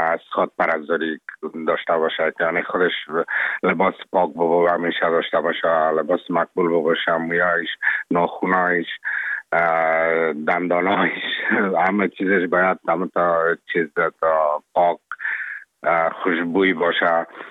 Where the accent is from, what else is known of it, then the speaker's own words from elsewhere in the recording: Afghanistan; now in Czech Republic; من افغان هستم، از افغانستان هستم